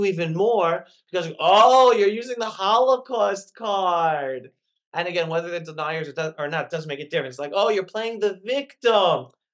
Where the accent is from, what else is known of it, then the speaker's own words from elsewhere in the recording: New York City, New York, United States; Because at least I grew up in New York, the 70s, 80s, even the 90s, very little anti-Semitism, right?